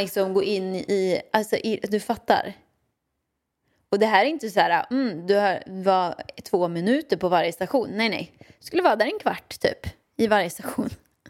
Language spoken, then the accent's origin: Swedish; Åmål, Västra Götaland County, Sweden; Jag växte upp i Åmål med min mamma och pappa, ja.